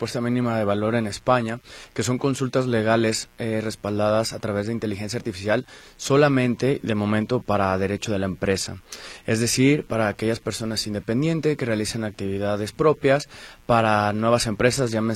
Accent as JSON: {"language": "Spanish", "region": "Jalisco", "country": "Mexico", "lives_now": "Spain", "said": "me siento muy contento y muy feliz de estar aquí en mi tierra, ya a vísperas del Mundial."}